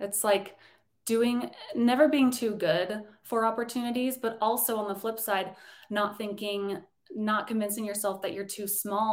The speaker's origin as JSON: {"language": "English", "region": "Colorado", "country": "United States", "tie": "born or raised there", "said": "but growing up in Colorado, I wasn't around it"}